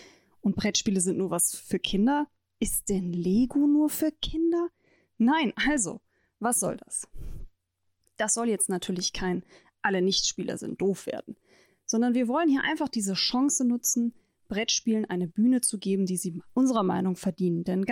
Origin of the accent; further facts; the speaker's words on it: Baden-Württemberg, Germany; Wir kommen aus der Nähe von Stuttgart